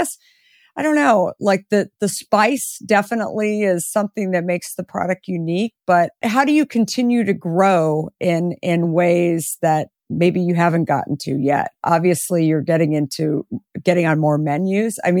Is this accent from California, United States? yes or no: no; Arizona, United States; You live in Texas. I grew up in Arizona.